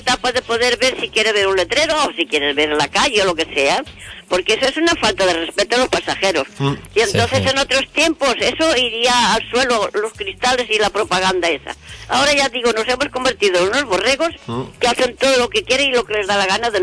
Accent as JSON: {"language": "Spanish", "region": "Galicia", "country": "Spain", "tie": "born or raised there", "said": "Yo desde niña en Galicia, ya verás, yo de niña en Galicia con 6 o 7 años, iba a buscar a un pajar patatas"}